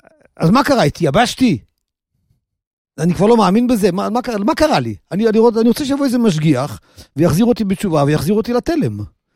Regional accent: Kiryat Ata, Haifa District, Israel; אני בן להורים ניצולי שואה, בכפר עטה

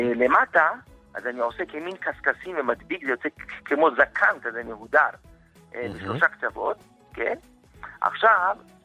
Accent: Jerusalem, Jerusalem District, Israel; אני מירושלים.

